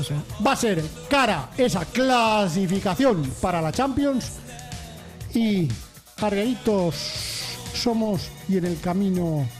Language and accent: Spanish; Canary Islands, Spain; born there; A mí me llaman canarito porque yo nací en Canarias.